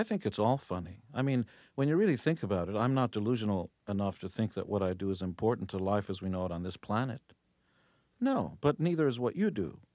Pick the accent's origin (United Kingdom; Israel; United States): Israel; I come from Israel.